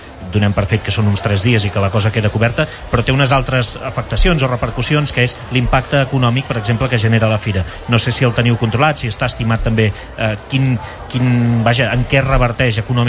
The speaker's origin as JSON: {"language": "Catalan", "town": "Pals", "region": "Catalonia", "country": "Spain", "said": "jo soc de Pals"}